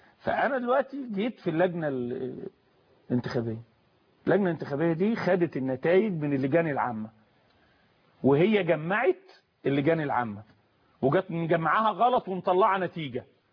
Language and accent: Arabic; Egypt; انا كمواطن مصري